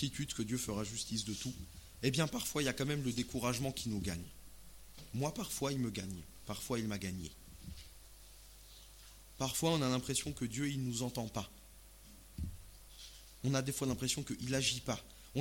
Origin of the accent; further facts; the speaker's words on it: Grand Est, France; Je suis alsacien et on a une culture relativement germanophone quand même en Alsace.